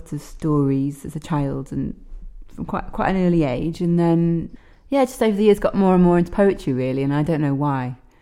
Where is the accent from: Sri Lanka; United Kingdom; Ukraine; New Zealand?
United Kingdom; Sheffield, Yorkshire and the Humber; Well, I was brought up in Sheffield, where I came from this week, actually. I've been staying there recently. So I was brought up in Sheffield. My mum's Welsh, and we spent a lot of time here in Aberystwyth and all over Wales, actually.